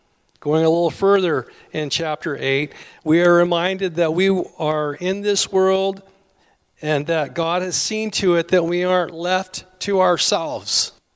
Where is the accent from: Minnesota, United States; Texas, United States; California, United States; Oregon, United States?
Oregon, United States; Seaside; born there; I'm sorry, I was born in Seaside, Oregon, and everybody around me was loggers, longshoremen, and fishermen